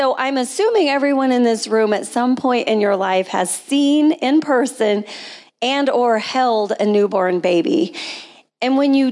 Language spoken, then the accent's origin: English; Kansas, United States; I was born in 1970. Abortion was actually legal in my home state of Kansas, but my parents somehow found the courage to choose life. It was a small town